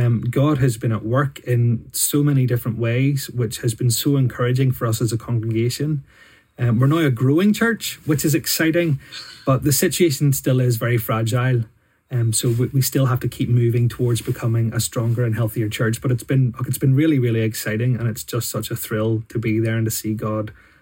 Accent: Bangor, Northern Ireland, United Kingdom; I'm from Bangor originally.

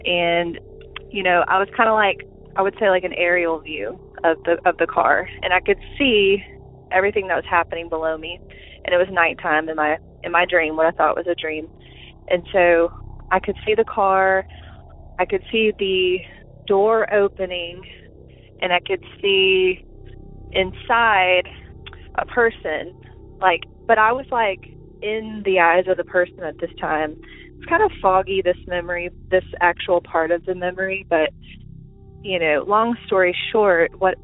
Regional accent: Alabama, United States; I'm from Alabama.

